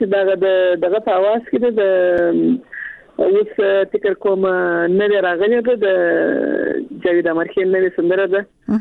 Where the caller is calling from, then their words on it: Kandahar, Afghanistan; له کندهار ولایت څخه اړیکه نیولم.